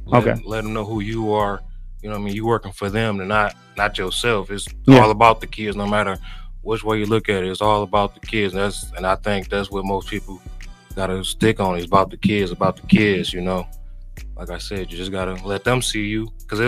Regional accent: Muskegon Heights, Michigan, United States; First of all, I was born and raised in Muskegon Heights.

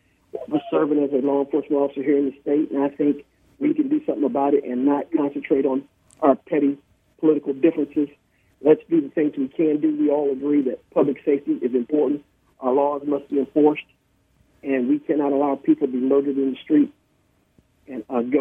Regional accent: Fairfield, Alabama, United States; I grew up in Fairfield, Alabama. Graduated Fairfield High School.

